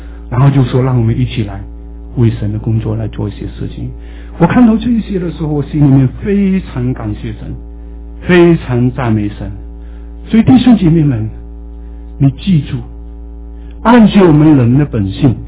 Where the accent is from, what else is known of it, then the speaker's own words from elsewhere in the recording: Malaysia; moved away; 我们马来西亚，我们的老家乡那个州哈